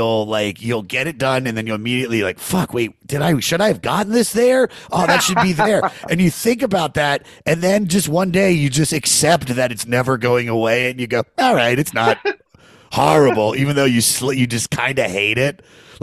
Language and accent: English; Maryland, United States; And so I got, and I'm not even from Wichita. Like I'm from Maryland.